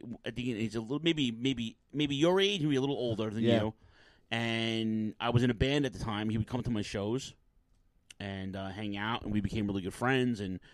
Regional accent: Queens, New York, United States; Yeah, that's a Queens tradition. That's because we're from Queens.

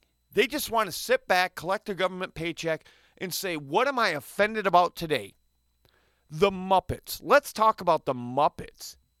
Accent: Saginaw Township, Michigan, United States; I grew up in a predominantly white neighborhood, a white city. I grew up in Saginaw Township, Michigan.

